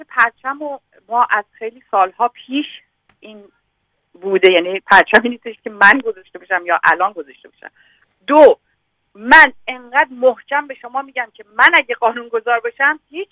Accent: Tehran, Tehran Province, Iran; من بچه تهرانم، پدرم هم بچه تهرانی، شناسنامش همه چیش هست

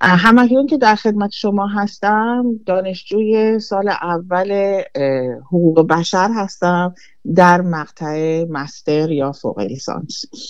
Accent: Tehran, Tehran Province, Iran; now in Sweden; حدود 12 ساله که توی سوئد زندگی میکنم و از ایران اومدم، از تهران.

